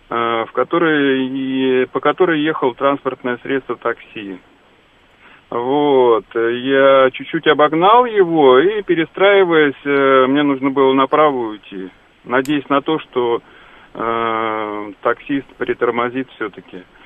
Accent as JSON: {"language": "Russian", "region": "Moscow", "country": "Russia", "said": "я из Москвы."}